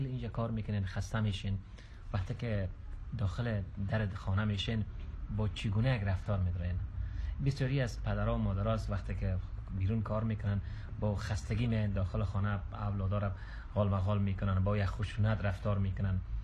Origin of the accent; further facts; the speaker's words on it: Mazar-i-Sharif, Balkh, Afghanistan; از مزار شریف هستم